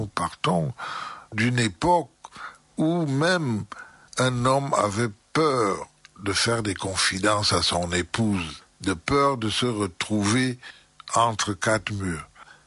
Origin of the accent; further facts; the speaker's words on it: Cameroon; Ça veut dire que chez nous, au Cameroun en particulier, on respecte la longévité